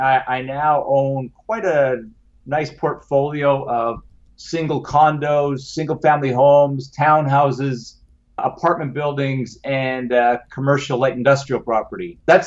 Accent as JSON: {"language": "English", "country": "Canada", "said": "not just being a Canadian"}